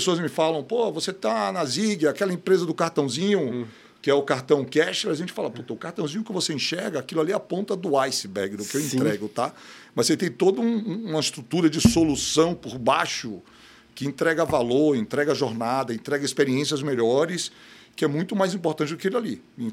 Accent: Bahia, Brazil; now in São Paulo, Brazil; Eu sou baiano, engenheiro civil, tá? E logo após me formar, vim trabalhar no mercado financeiro em São Paulo. E uma dessas coisas da vida, eu acabei indo fazer MBA fora, em Chicago.

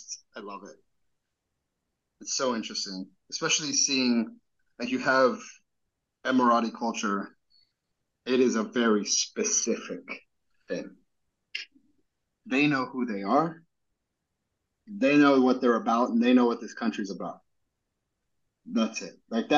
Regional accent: Nicaragua; I've told people like I'm from Nicaragua, and they're like, well damn, like, you don't look African.

